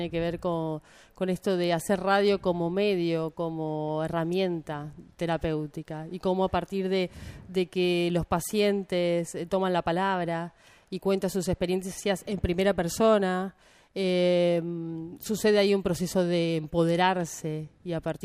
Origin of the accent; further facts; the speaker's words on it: Uruguay; also born or lived in Cuba; Sí, nací en Cuba, pero vivo en Uruguay desde los 9 años.